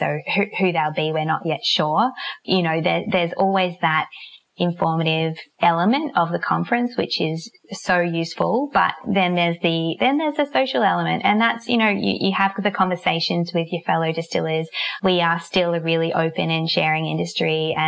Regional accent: Victoria, Australia; I'm from the Mornington Peninsula, so I could do with a bit more sunshine.

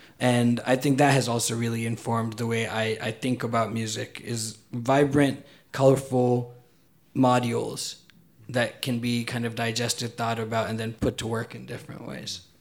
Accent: Chennai, Tamil Nadu, India; I'm from Chennai, which is in southern India.

